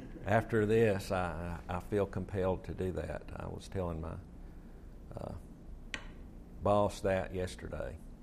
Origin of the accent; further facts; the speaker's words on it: Knoxville, Tennessee, United States; I grew up in Knoxville, which is, you know, about probably 10, 15 miles from Seymour